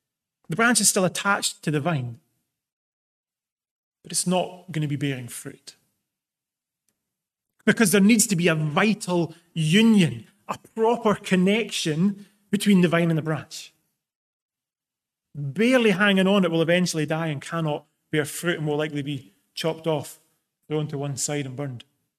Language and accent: English; Scotland, United Kingdom; accent: Scottish; I wouldn't even likely even need to open my mouth and speak for you to be pretty sure I was Scottish. But my accent alone does a pretty good job of marking me out as Scottish.